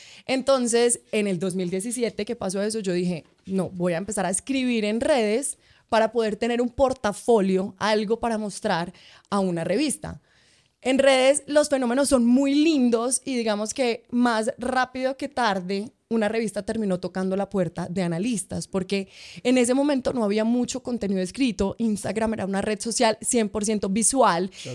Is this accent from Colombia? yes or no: yes; Manizales, Caldas, Colombia; Y soy de Manizales, de una ciudad pequeña o intermedia, no pequeña.